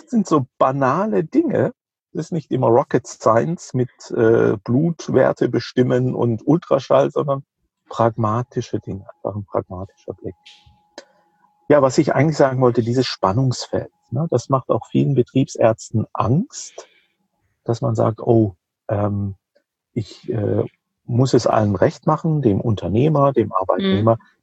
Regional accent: Rhineland-Palatinate, Germany; In der Pfalz, wo ich herkomme

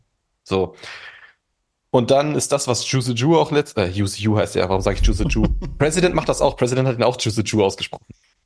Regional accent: Northern Germany, Germany; ich komme aus dem Norden

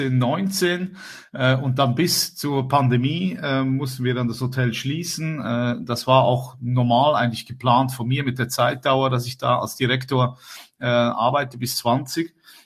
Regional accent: Windisch, Aargau, Switzerland; Ich komme aus der Schweiz. Ich bin aufgewachsen im Windisch, das ist der Kanton Aargau. Das ist der Kanton zwischen Zürich und Basel.

